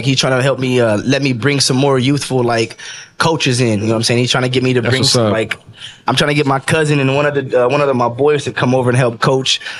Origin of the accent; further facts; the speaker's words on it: Pacoima, California, United States; I grew up in Pacoima.